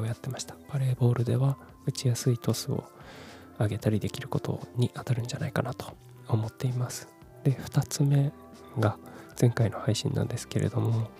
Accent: Kumamoto, Japan; moved away as an adult; also born or lived in Fukuoka / Tokyo; 18歳から福岡、30歳から東京で暮らし、退職を機に地元の熊本に帰ってきた36歳無職の僕がですね

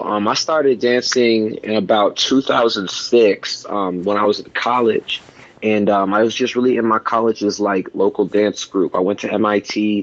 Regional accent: New Jersey, United States; also born or lived in Bronx, New York; I was born in the Bronx, New York, and I was raised there for the early part of my life for about 6 years. And then my family moved us down to New Jersey, where I had a lot of aunts and uncles and cousins. We lived in Bergen County

